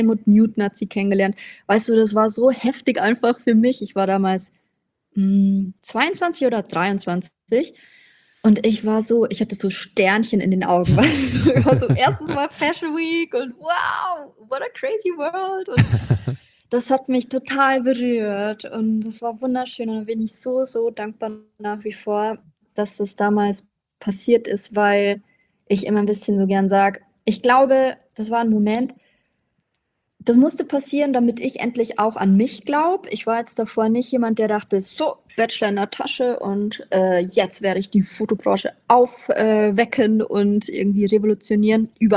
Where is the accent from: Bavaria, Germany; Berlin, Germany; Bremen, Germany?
Bavaria, Germany; Regensburg; moved away as an adult; now in Bielefeld, Germany; ich bin 28 Jahre alt, bin im schönen Regensburg in der bayerischen Oberpfalz geboren, deshalb hört man vielleicht auch hier und da mal mein Dialekt ein bisschen raus, bin auch bis ich 18 war immer in Bayern gewesen, meine Eltern wohnen da noch